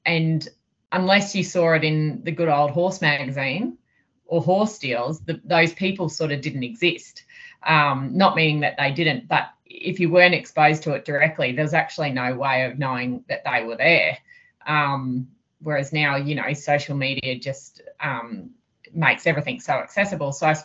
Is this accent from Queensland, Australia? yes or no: yes; Brisbane, Queensland, Australia; So I'm just a Brizzy girl. I was very suburban.